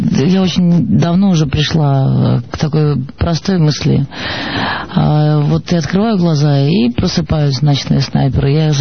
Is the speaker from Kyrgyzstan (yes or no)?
no; Saint Petersburg, Russia; Поэтому мы сыграем в Питере. Это мой родной город.